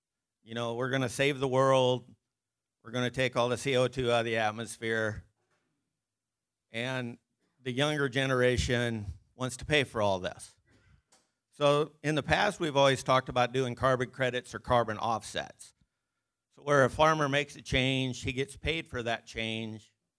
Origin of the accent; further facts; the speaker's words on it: Wisner, Nebraska, United States; I'm from Wisner, born and raised, grew up there, attended Wisner Pilger.